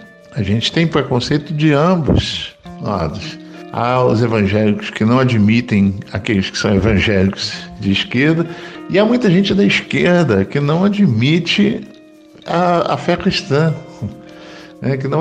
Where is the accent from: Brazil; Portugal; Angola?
Brazil; Teresópolis, Rio de Janeiro; born there; now in Campina Grande, Brazil; tenho 50 anos, nasci em Teresópolis, no Rio de Janeiro, e hoje moro em Campina Grande, na Paraíba.